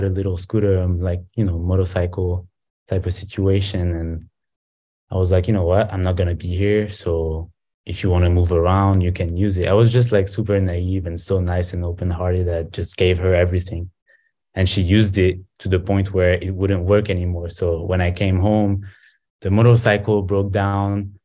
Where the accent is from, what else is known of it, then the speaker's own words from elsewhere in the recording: France; I'm from France. I was born in France. My mother is from Venezuela